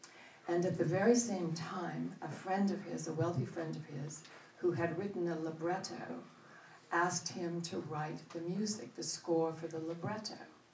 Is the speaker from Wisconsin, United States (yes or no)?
no; California, United States; I didn't know about that narrative until I was an adult. I grew up in California.